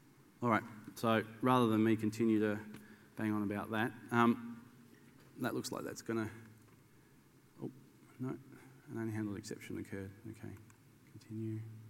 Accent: Sydney, New South Wales, Australia; So I'm from Sydney.

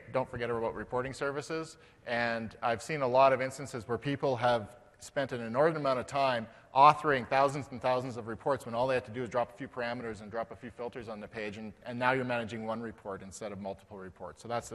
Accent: Canada; In case you hadn't noticed by our accents, we are Canadian, so this is not U.S. data.

